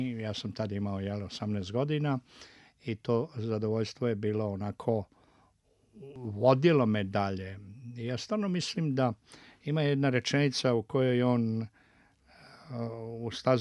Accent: Višegrad, Republika Srpska, Bosnia & Herzegovina; ja sam odrastao u Višegradu od 56. godine

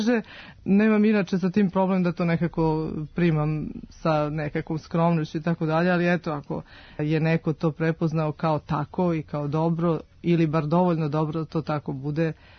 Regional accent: Požarevac, Central Serbia, Serbia; also born or lived in Smederevo; Moj rodni grad, zapravo ono što piše u ličnoj karti je Smederevo, ali je život nekako tako namestio da zapravo ja Požarevac zovem svojim gradom, s obzirom da sam tamo provela gro godina svog života.

